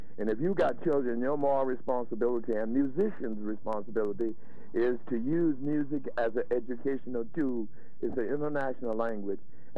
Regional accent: Louisiana, United States; You know, I grew up in apartheid in Louisiana.

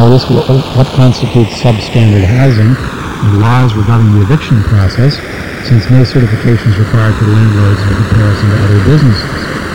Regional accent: Salinas, California, United States; I grew up in Salinas, and my father told me about the greed of real estate people here since I was a child.

